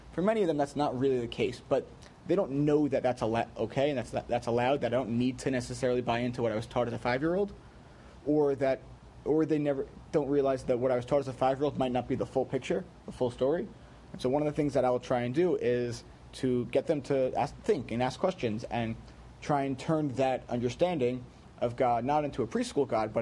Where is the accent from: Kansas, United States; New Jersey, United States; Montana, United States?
New Jersey, United States; Livingston; now in New York, United States; My wife and I, when we first moved to Queens, I grew up in Livingston, New Jersey.